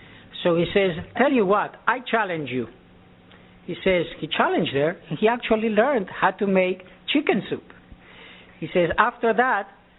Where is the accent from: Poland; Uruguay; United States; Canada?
Uruguay; moved away; one of the things that I grew up with in Uruguay, in South America, we always had lunch as a family.